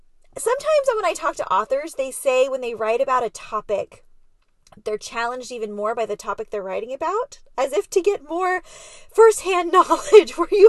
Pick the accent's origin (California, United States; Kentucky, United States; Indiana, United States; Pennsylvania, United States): California, United States; San Diego; now in Orange County, United States; Yeah, but I was raised in San Diego and have lived all over.